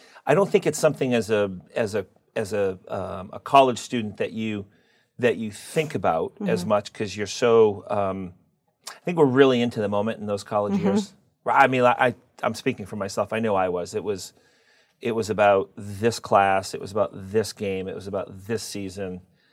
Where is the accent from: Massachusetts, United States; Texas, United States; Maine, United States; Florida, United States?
Maine, United States; Casco; I am born in born and raised in Casco.